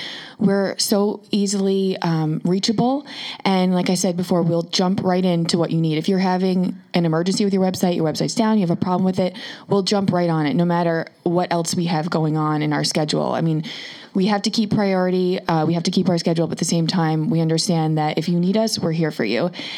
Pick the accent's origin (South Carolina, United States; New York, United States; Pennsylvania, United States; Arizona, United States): New York, United States; Yorktown Heights; now in Chappaqua, United States; I do. Yes. I live in Chappaqua. I'm from Yorktown Heights. So and now I live in Chappaqua. So I'm very local.